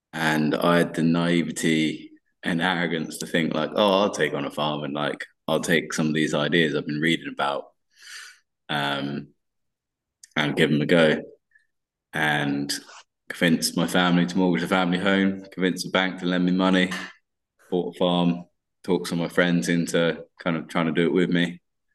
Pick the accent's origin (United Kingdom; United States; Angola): United Kingdom; London; I grew up in London, then did a master's in civil and environmental engineering in Leeds.